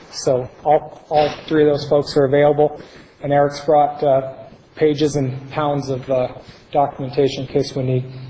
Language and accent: English; Alaska, United States; I am Alaskan, born and raised in Alaska, but have spent my life on the road.